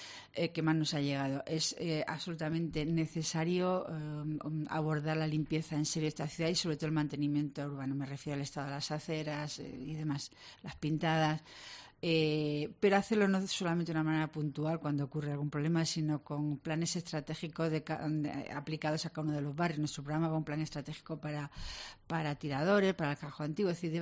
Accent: Granada, Andalusia, Spain; Me quedé aquí por decisión propia, yo soy de Granada, vine aquí cuando el hospital nuevo se reformó

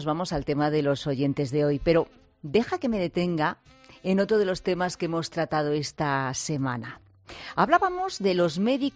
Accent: Maide, Castile and León, Spain; Rosa no se acordaba, ¿no?, de que mi pueblo se llama así, Maide.

